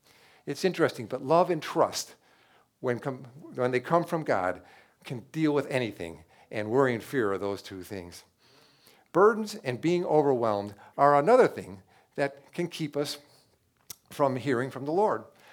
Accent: Chicago, Illinois, United States; Now, I grew up in Chicago and I had never been anywhere further than Wisconsin all my life.

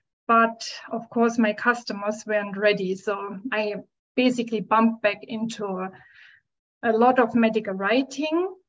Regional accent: Switzerland; from Switzerland.

